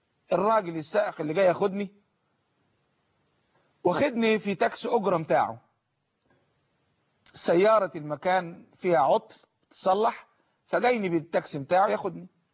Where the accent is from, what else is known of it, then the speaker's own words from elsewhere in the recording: Egypt; انا مواطن مصري